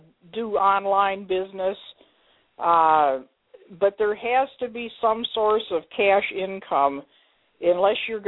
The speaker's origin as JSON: {"language": "English", "town": "Detroit", "region": "Michigan", "country": "United States", "tie": "born there", "also_born_or_lived": "Montana / New Mexico", "said": "And I was born in Detroit, Michigan, by the way."}